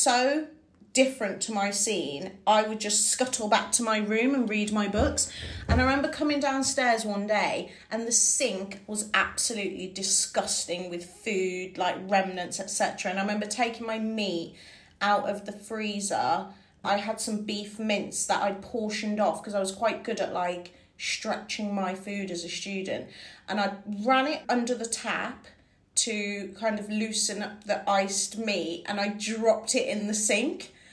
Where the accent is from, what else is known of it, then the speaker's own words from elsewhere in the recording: Wolverhampton, West Midlands, United Kingdom; I'm from Wolverhampton, like, what is this?